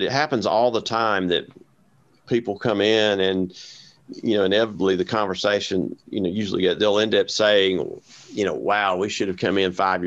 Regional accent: Rome, Georgia, United States; I grew up in Rome, went to model high school.

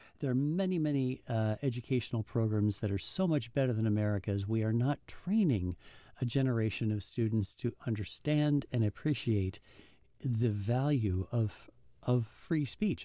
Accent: South Dakota, United States; You know, Kristi Noem, the governor of my home state of South Dakota, formerly.

